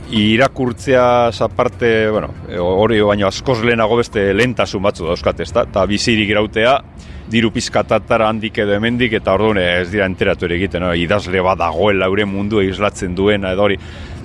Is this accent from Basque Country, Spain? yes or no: yes; Basauri, Basque Country, Spain; also born or lived in Bilbao; nahiz eta ni jaio Bilbon jaio nintzen. Eta, izatez basoritar naz, baina dago basori dago hortik 6 kilometrora.